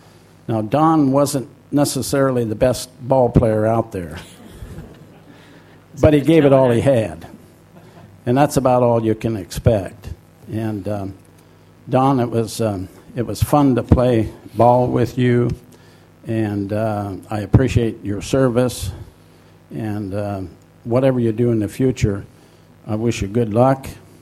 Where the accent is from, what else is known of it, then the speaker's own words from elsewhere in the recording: Cambria, California, United States; Good afternoon. … from Cambria.